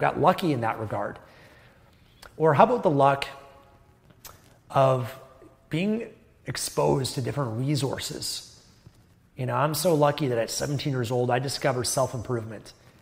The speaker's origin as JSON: {"language": "English", "country": "Canada", "tie": "born there", "said": "I was born in Canada, a first world developed country"}